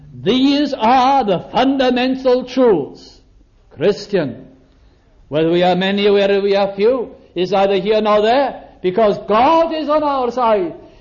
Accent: Wales, United Kingdom; Although I am myself a Welsh person and living in Britain and belonging to the United Kingdom

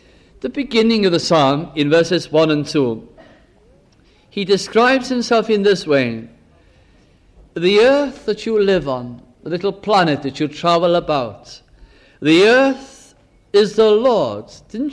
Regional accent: Caernarfon, Wales, United Kingdom; also born or lived in Lancashire; when we moved from North Wales to Lancashire, and every time I went to Manchester, I used to say just one thing.

